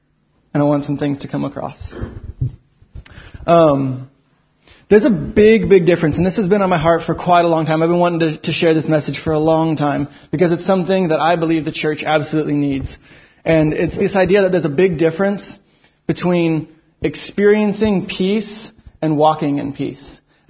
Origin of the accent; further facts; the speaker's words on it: Texas, United States; I'm from Texas originally, but I just started going to Bethel, and they sent me out here.